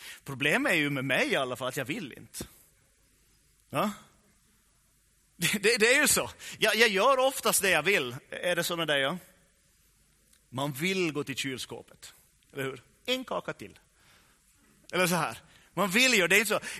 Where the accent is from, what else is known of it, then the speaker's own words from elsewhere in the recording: Ostrobothnia, Finland; vi är från Österbotten, de flesta av oss, så det är inte ens i våra gener på det sättet